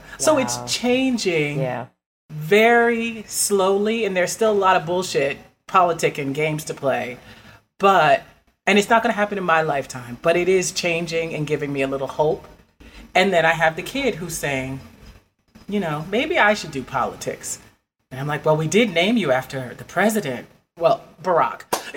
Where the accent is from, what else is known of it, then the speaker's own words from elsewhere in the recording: United States; And I'm walking into my community because I grew up in Union County